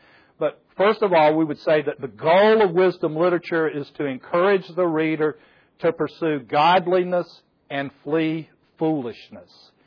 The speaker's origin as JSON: {"language": "English", "town": "Port St. Joe", "region": "Florida", "country": "United States", "said": "So, I am from Port St. Joe"}